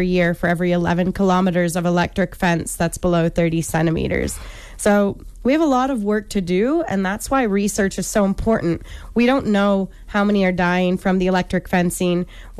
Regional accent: United States; now in Namibia; as you can hear, I'm American. I've lived here for 8 years. We are a Namibian-based organization

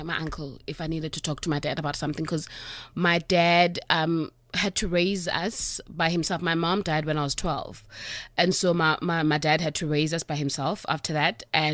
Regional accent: South Africa; now in Johannesburg, South Africa; I mean, I came to Joburg and everyone was talking about Sweet Valley High. I'm like, guys, I grew up in Milson Boon. What is this?

